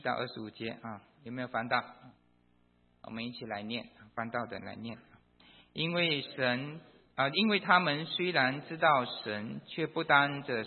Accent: China; 我们中国人比较夸张，没有万里就几千里而已

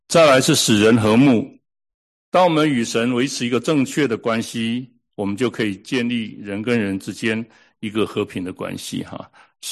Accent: China; 他们都知道我是基督徒，他们知道我两个，一个知道我是基督徒，一个是我知道我是中国人

